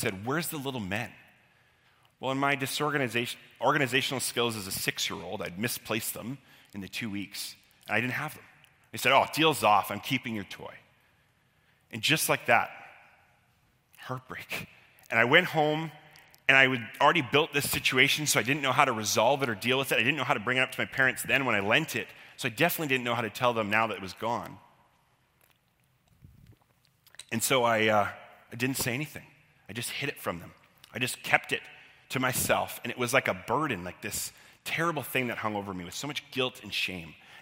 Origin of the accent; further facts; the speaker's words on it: Victoria, British Columbia, Canada; I grew up in Victoria.